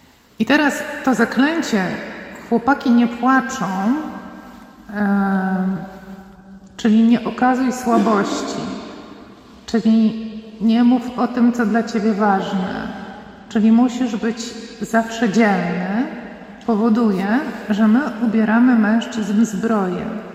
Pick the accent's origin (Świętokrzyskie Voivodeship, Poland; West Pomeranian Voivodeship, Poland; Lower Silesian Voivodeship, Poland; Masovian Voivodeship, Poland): West Pomeranian Voivodeship, Poland; bo ja pochodzę spod Szczecina.